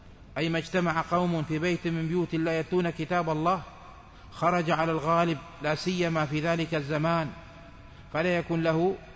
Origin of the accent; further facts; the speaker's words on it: Morocco; من يجيز قراءة الجماعة القرآن على لسان واحد كما يفعل عندنا بالمغرب